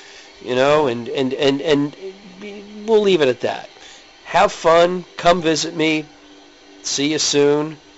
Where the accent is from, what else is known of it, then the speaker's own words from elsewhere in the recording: New Jersey, United States; being born and raised in New Jersey, I will be able to tell if you're lying to me.